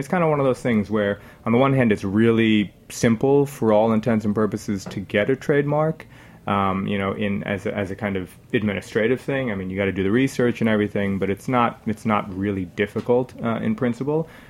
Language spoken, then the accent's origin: English; Rhode Island, United States; So Narwhal, I'm from Rhode Island originally.